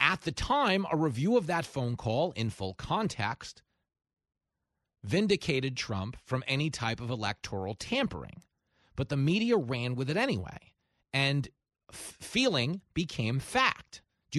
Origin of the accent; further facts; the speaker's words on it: Levittown, New York, United States; I was not raised in Republican. I was raised in America. Okay, I was taught to believe this was the greatest source of good the world has ever known, because that's true. I grew up in Levittown, the first suburb for American GIs returning home from the war.